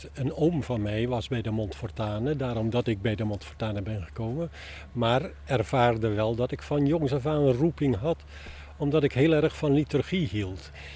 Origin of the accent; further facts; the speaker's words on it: Holland, Netherlands; Ik als Hollander had dat nog nooit meegemaakt.